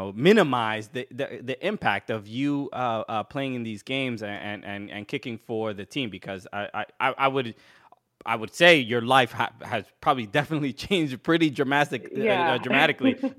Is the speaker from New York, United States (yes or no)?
yes; New York, United States; And also, we're from New York.